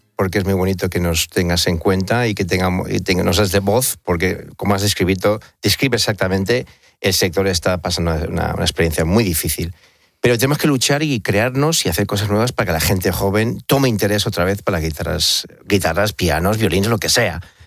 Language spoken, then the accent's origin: Spanish; California, United States; born there; yo no soy ni ciudadano americano, aunque nací en California, ni ciudadano español. Soy ciudadano del mundo